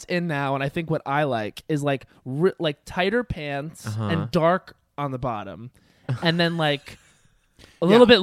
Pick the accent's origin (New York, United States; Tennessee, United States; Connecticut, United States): New York, United States; is I'm from Long Island and everybody was an underage drinker.